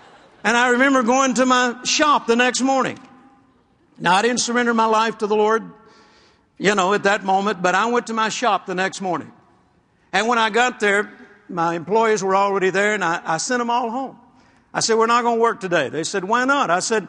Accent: Shreveport, Louisiana, United States; Kenneth Copeland came, 1969, to our hometown, Shreveport, Louisiana.

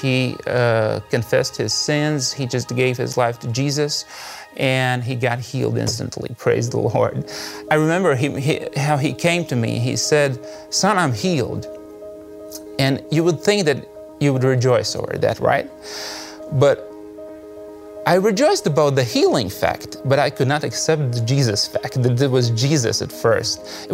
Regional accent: Riga, Latvia; English is a second language; this is my wife, Elizabeth. We're from Latvia, Riga.

